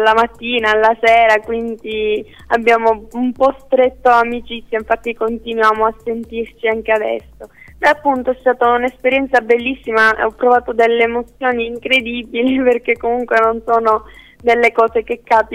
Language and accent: Italian; Sicily, Italy; soprattutto qui in Sicilia, perché appunto io sono siciliana